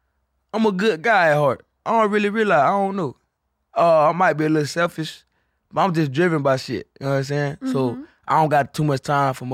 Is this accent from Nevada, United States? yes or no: no; Florida, United States; now in Austin, United States; I'm from Florida.